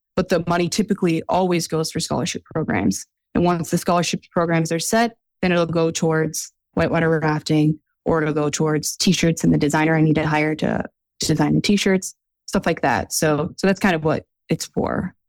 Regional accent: Seattle, Washington, United States; I'm from Seattle, so hiking anywhere within 2 hours of the city, there's always other groups.

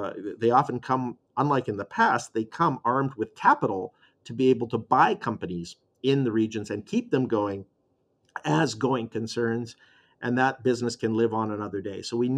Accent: Winnipeg, Manitoba, Canada; I'm from Manitoba, and Manitoba totally changed the face of the province

